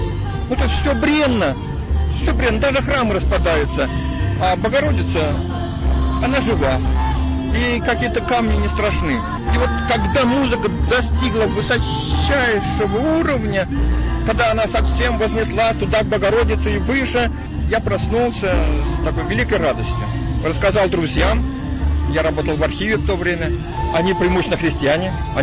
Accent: Verkhazovka, Saratov Oblast, Russia; когда я приезжаю в родное село. Это Саратовская область. Дергачевский район, село Верхазовка.

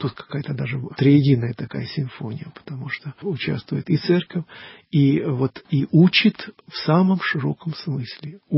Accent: Ukraine; я учился в украинской школе, вот такое, я позиционирую себя как украинец.

